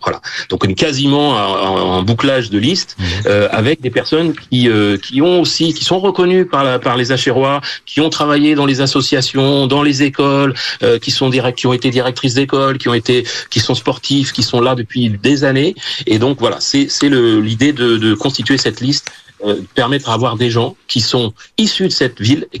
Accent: Sartrouville, Île-de-France, France; J'ai grandi à la Cité des Indes. Bon, voilà, la Cité des Indes, elle est dans un coin au fin fond de Sartrouville.

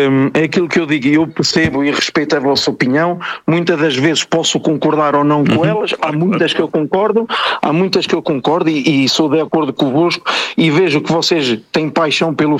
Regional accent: Portugal; also born or lived in France; Eu sou português, sinto-me português, mas não renego a educação que a França me deu. Sinto-me bem. É o meu segundo país

